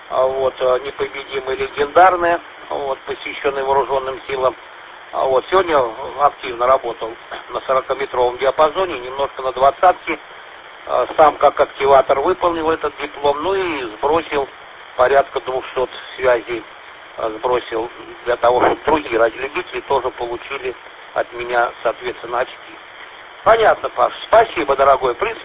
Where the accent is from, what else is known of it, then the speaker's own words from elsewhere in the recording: Shchekino, Tula Oblast, Russia; у меня жена сама из Рязани, я из Щекина, жена из Рязани.